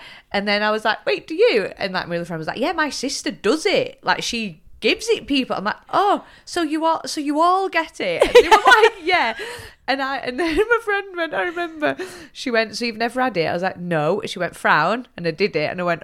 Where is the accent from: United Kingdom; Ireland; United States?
Ireland; That's what I always had in my head growing up as Irish.